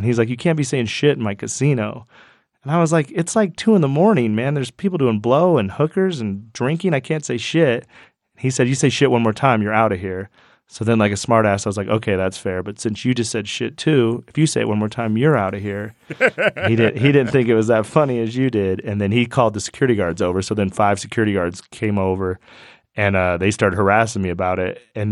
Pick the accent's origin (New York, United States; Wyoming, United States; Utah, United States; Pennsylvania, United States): Wyoming, United States; I was like, "I'm from Wyoming, sir."